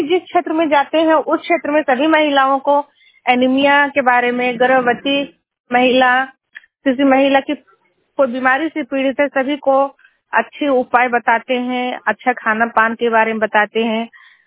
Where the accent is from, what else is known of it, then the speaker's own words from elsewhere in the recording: Jharkhand, India; मेरा घर नवाड़ी पोस्ट दुपचा जिला कोडरमा की रहने वाली हूँ।